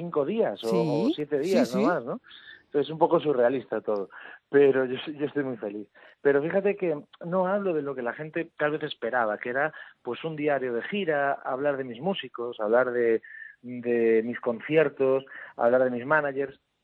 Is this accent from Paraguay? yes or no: no; Galicia, Spain; además de mi tierra, mi Galicia y esa morriña que tengo permanente y sin ganas de volver